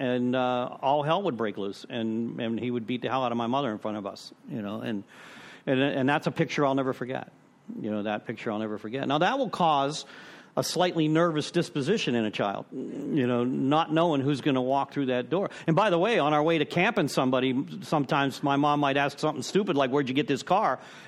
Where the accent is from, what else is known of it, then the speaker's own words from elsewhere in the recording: Pittsburgh, Pennsylvania, United States; I'm from Pittsburgh originally.